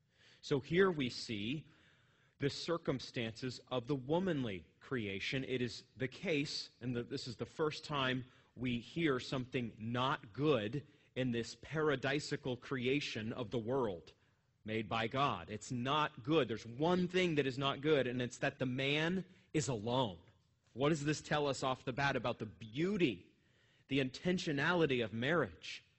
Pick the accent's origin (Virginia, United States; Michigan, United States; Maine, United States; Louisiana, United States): Maine, United States; I grew up in Maine, so my dad sent me into the blueberry fields at age 11.